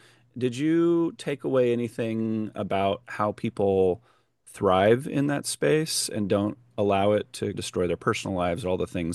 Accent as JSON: {"language": "English", "region": "California", "country": "United States", "said": "That's what I miss now that I live here. I'm from Southern California."}